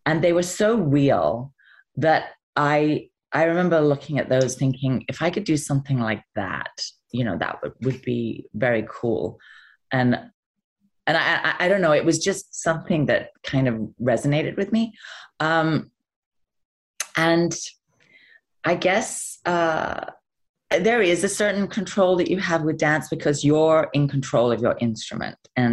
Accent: England, United Kingdom; And I remember saying, well, I'm English.

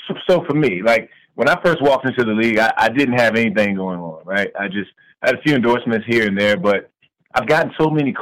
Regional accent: Washington, District of Columbia, United States; as a kid growing up in Washington, D.C., I was afraid to pursue the arts.

